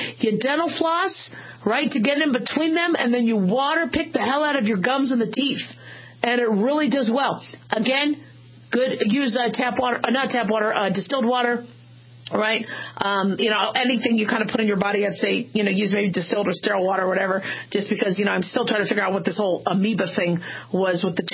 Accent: Phoenix, Arizona, United States; I grew up in Phoenix

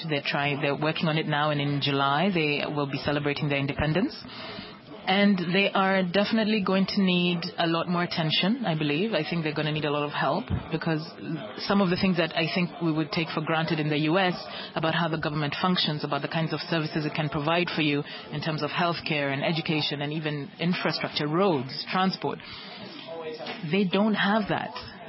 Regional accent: Kenya; The first was that I'm Kenyan, and Kenya is right next door.

